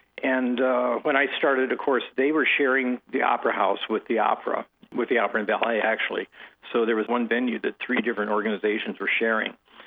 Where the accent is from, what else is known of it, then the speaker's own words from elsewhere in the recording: Parkersburg, Iowa, United States; Well, I grew up in Parkersburg, which, of course, is just down the road from Cedar Falls, and graduated from high school there in 1972, and then attended UNI.